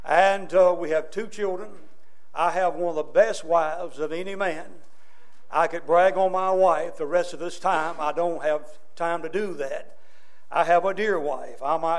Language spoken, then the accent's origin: English; North Carolina, United States; All right, I'm from North Carolina. And we are North Carolinians and we are Americans, amen?